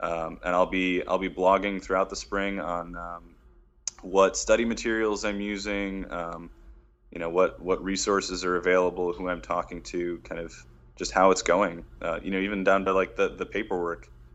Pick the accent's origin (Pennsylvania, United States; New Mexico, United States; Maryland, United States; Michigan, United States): Michigan, United States; Detroit; So I'm actually headed back to my hometown of Detroit.